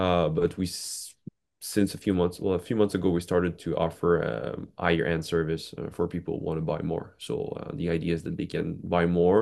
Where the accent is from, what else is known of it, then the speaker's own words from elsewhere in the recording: Quebec, Canada; I'm a lawyer from Quebec